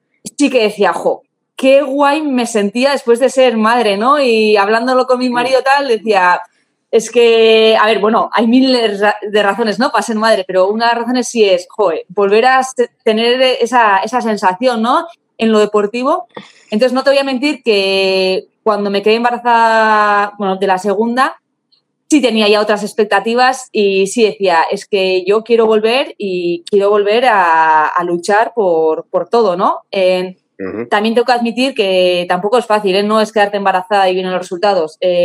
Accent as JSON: {"language": "Spanish", "town": "Bilbao", "region": "Basque Country", "country": "Spain", "said": "que se disputaba en Bilbao, que es de donde yo soy"}